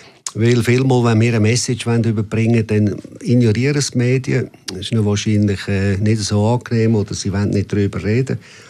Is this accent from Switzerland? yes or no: yes; Basel-Landschaft, Switzerland; Aufgewachsen allerdings im Oberbaselbiet. Man hört es jetzt noch im Dialekt.